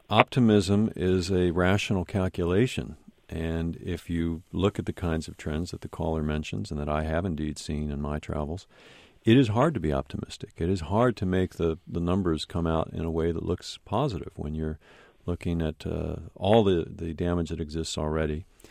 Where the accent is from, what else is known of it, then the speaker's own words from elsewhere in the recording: California, United States; I'm from California.